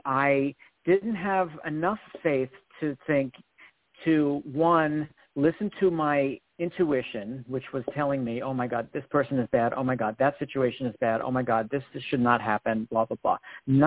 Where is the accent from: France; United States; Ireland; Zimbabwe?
United States; Bronx, New York; I am from the Bronx, and I am a hustler.